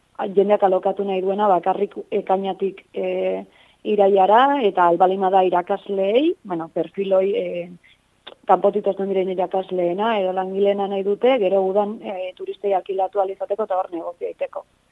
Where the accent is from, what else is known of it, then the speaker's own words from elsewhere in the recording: Lekaroz, Navarre, Spain; ni Lekauzkoa naiz